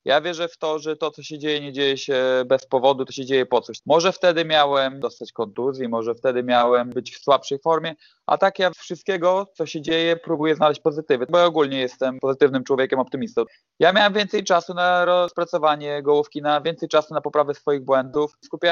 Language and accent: Polish; Białystok, Podlaskie Voivodeship, Poland; za Polaka z krwi i kości, białostoczanina